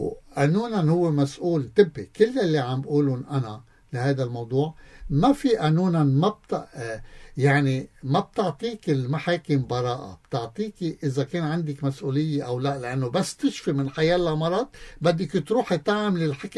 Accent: Lebanon; عندنا بلبنان

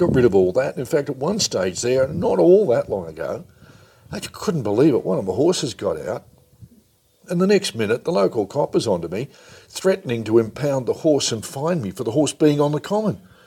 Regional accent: Hill End, New South Wales, Australia; But growing up in Hill End during the 1960s and 70s, was fun

